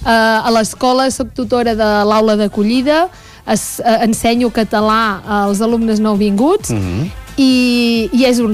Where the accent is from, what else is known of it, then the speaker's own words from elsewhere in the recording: Olot, Catalonia, Spain; jo, per exemple, soc molt d'Olot, m'encanta la meva ciutat